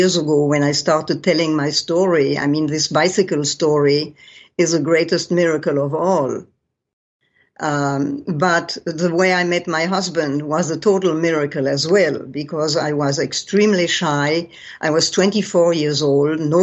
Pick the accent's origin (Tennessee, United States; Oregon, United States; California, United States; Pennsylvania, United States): California, United States; from California. Who are you?"